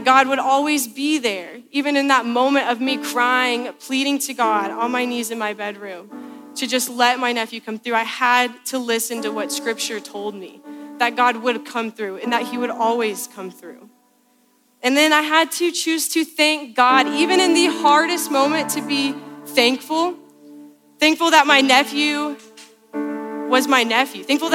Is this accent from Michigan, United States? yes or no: no; Indiana, United States; I'm from Indiana, so it's different than the children's hospital you all use, but it was hours away.